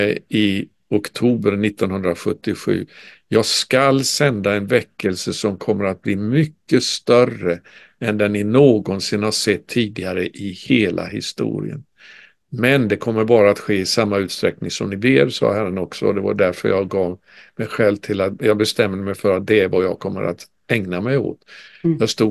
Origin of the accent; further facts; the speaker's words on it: Sweden; Jag är ju född och uppvuxen i Sverige och har sett med smärta den här utvecklingen som har varit med vårt land.